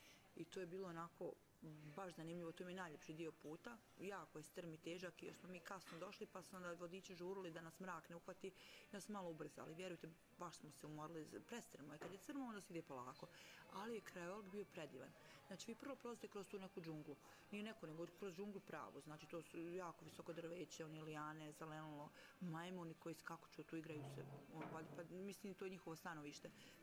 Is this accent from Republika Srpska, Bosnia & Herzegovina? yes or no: yes; Bijeljina, Republika Srpska, Bosnia & Herzegovina; Ja sam bila jedina iz Bjedinje, znači uopšte sa ove naše regije.